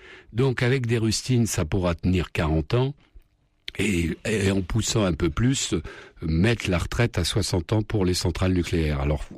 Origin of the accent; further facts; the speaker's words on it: France; donc on est français